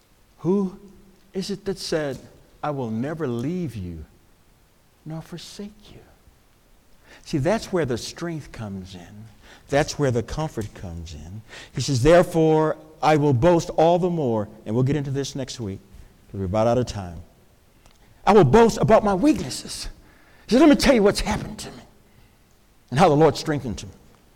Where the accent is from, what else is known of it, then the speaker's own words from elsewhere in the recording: Texas, United States; growing up in Texas, I'd go around barefooted, and we call them sticker bugs.